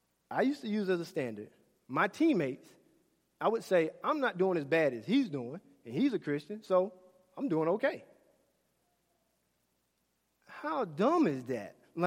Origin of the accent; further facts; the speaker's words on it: the South, United States; And as crazy as this may sound, me growing up in the South, I go to a church, and it's a multi-ethnic church.